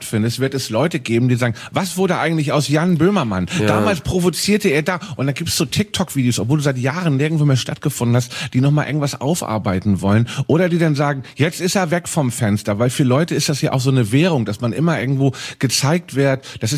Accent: Hamburg, Germany; gehen durchs Niendorfer Gehege, da wo ich aufgewachsen bin, zwischen Stelling und Niendorf liegt halt das Niendorfer Gehege

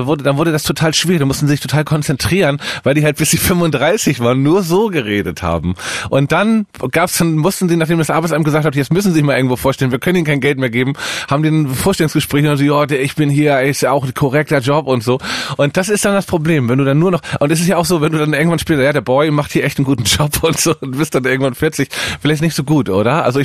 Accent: Hamburg, Germany; Immer wenn ich in meiner Heimatstadt Hamburg bin

